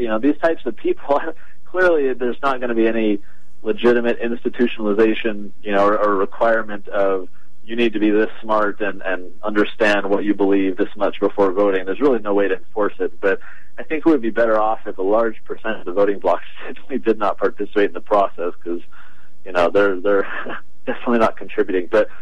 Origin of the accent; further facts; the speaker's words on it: United States; I think we as American people are generally pretty good at observing problems.